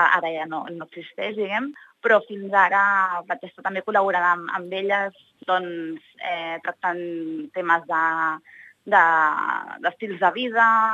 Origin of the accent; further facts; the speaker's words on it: Barcelona, Catalonia, Spain; now in Torrefarrera, Spain; jo soc de Barcelona, però visc a Torreferrera des de fa, doncs, uns 6 anys, més o menys, o 7 anys, i uns quants més que volto per Lleida.